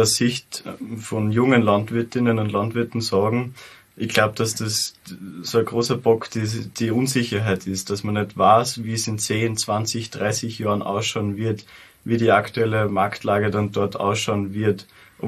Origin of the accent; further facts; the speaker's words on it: Lower Austria, Austria; Ja, ich komme aus Niederösterreich, aus dem Bezirk Lilienfeld.